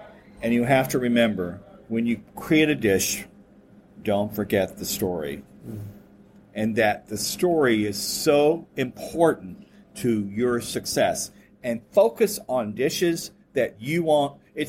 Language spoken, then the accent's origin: English; Florida, United States; Florida, you know, I grew up in Florida. It's pioneer state, you know what I mean?